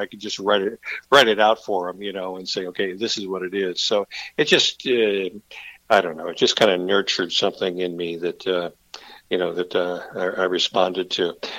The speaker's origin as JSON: {"language": "English", "town": "Virginia Beach", "region": "Virginia", "country": "United States", "said": "I said I was from Virginia Beach"}